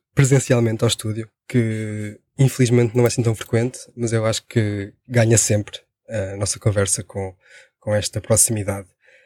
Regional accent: Alcobaça, Leiria, Portugal; Porque eu sou de Alcobaça, que é uma terra, apesar de estar junto ao mar, é rural.

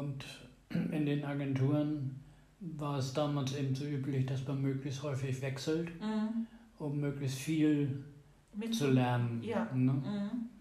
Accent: Wilhelmshaven, Lower Saxony, Germany; born there; der in Wilhelmshaven lebte, also meine Geburtsstadt.

